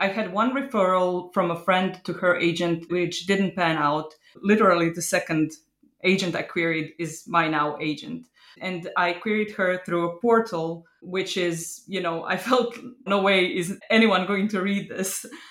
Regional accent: Zadar, Zadar County, Croatia; a love letter to my hometown, Zadar, Croatia

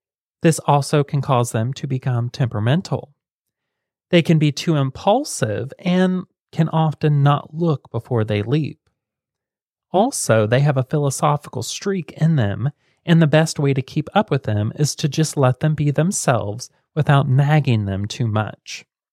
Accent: Muncie, Indiana, United States; born there; I was born on September 28th, 1990 in Muncie, Indiana as well, in the same place Shane was

